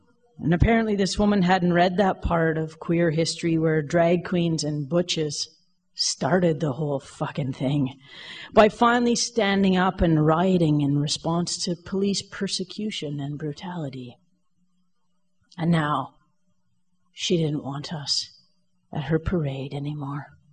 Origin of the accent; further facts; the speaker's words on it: Canada; Now, I'm Canadian.